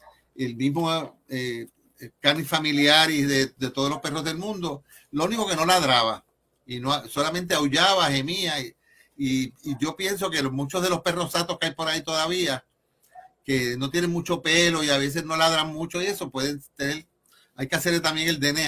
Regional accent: Puerto Rico; como los puertorriqueños, que somos satos y tenemos indios, africanos, de todo

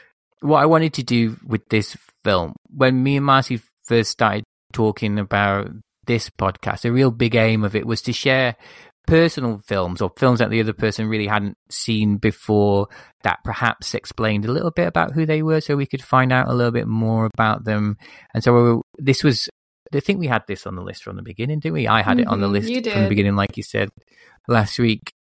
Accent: Manchester, North West England, United Kingdom; I am from Manchester originally.

